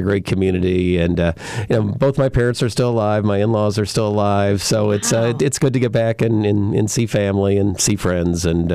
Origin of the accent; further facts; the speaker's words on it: Bloomington, Indiana, United States; born there; But so I was born in Bloomington, and actually, the apartment I've got now is right across the street from where I live from birth to 9 months old or something.